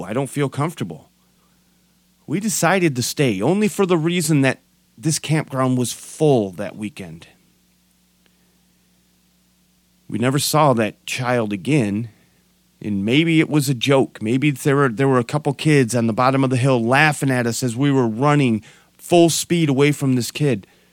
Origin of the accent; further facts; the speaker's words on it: Colorado, United States; But just know … I'm from Colorado